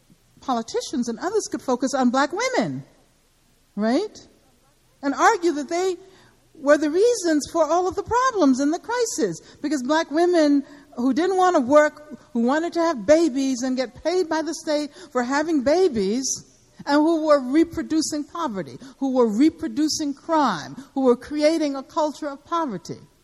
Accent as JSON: {"language": "English", "town": "Birmingham", "region": "Alabama", "country": "United States", "tie": "born or raised there", "said": "when I was growing up in Birmingham"}